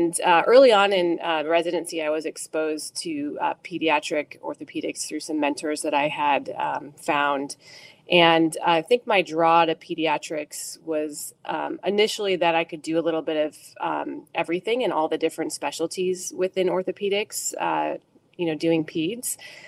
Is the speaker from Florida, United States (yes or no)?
no; Rochester, New York, United States; So I'm from Rochester, New York, which is not too far from where Dr. Mullen is now.